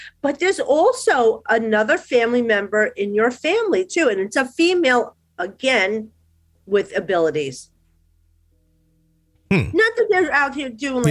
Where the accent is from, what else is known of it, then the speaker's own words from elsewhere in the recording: New Jersey, United States; accent: Jersey; I don't even know what the accent would be, but you hear my Jersey accent.